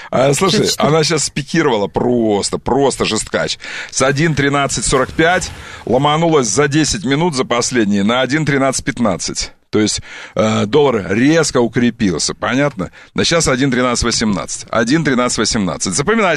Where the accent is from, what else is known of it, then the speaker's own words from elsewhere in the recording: Omsk, Omsk Oblast, Russia; Я из Омска, она из Омска, она то Сиденко, то Сидоренко